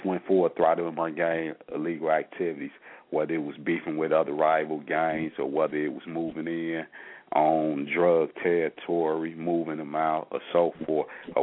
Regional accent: Cleveland, Mississippi, United States; now in Chicago, United States; when I came from Cleveland, Mississippi to Chicago, I already had a lot of relatives and uncles them and cousins and friends

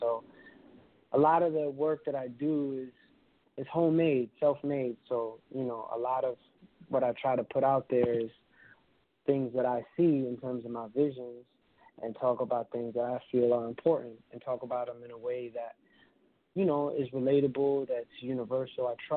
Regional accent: Bronx, New York, United States; I grew up born and raised in the Bronx, so it was a lot of, like, rap battles and stuff

